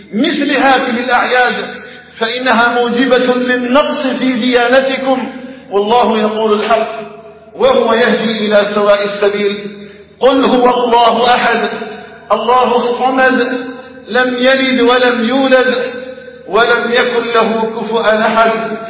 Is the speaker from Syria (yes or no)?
no; Algeria; واجعل بلدنا الجزائر آمنا مطمئنا وسائر بلاد المسلمين